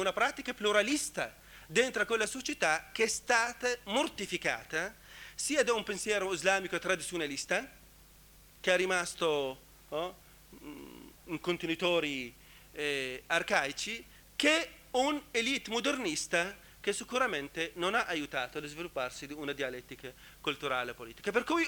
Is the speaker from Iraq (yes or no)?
yes; Iraq; Italian is a second language; io vengo dall'Iraq